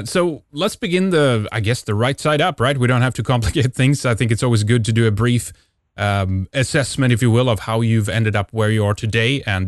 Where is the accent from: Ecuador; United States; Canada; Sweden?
Sweden; from Sweden